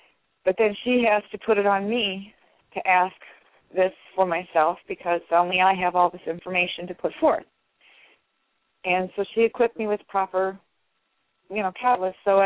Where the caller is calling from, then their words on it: Indiana, United States; from Indiana.